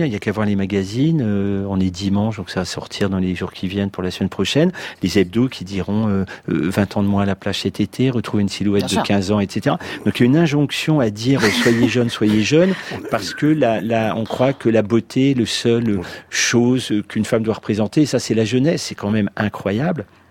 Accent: Valenciennes, Hauts-de-France, France; des babysitters, on disait des nounous à l'époque, qui me gardaient quand j'étais petit à Valenciennes

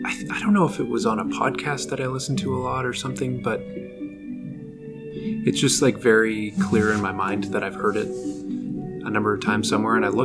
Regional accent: Toronto, Ontario, Canada; I grew up in Toronto, and I was relatively close to downtown

